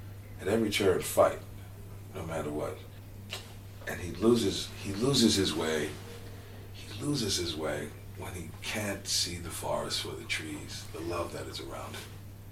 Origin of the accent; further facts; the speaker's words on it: United States; that's the pride that I feel when I think of myself as an American